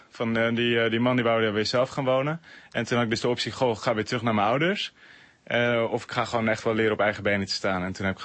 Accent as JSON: {"language": "Dutch", "town": "Amsterdam", "region": "North Holland", "country": "Netherlands", "said": "Ik kom gewoon uit Amsterdam."}